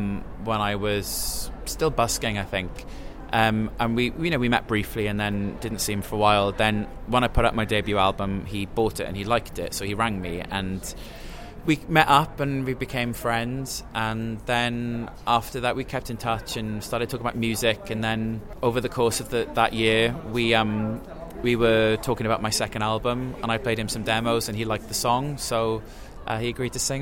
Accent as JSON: {"language": "English", "region": "Wales", "country": "United Kingdom", "said": "I'm from Wales. I kind of live between New York and London."}